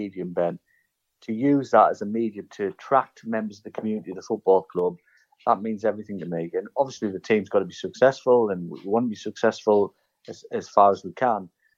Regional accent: Shildon, North East England, United Kingdom; I don't live in Shildon, but I was brought up in Shildon and born and bred in Shildon.

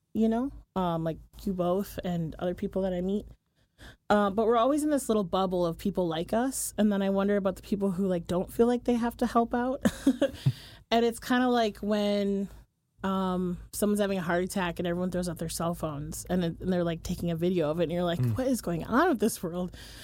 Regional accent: Wisconsin, United States; Who's had a long journey to get to Oregon. I came from Wisconsin originally.

